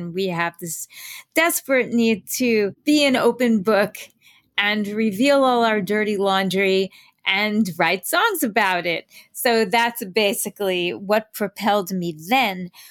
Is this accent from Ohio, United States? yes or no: no; New York City, New York, United States; also born or lived in Tucson; now in Los Angeles, United States; I'm from New York City, so I moved to Tucson, Arizona to go to college.